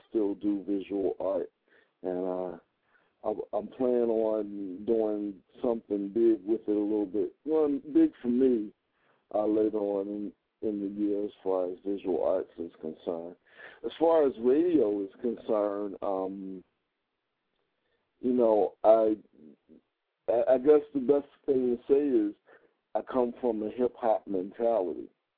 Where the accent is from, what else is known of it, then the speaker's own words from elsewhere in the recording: Atlantic City, New Jersey, United States; Born and raised in Atlantic City, New Jersey. Section of town I'm from is called Maryland Avenue, but you could probably fit the whole city inside of West Philadelphia or North Philly.